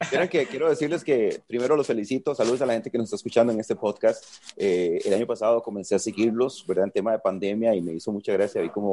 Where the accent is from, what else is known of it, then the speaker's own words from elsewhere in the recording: Costa Rica; No, nosotros no somos mexicanos, nosotros somos de Costa Rica. Sí, ya los había escuchado que hablan medio raro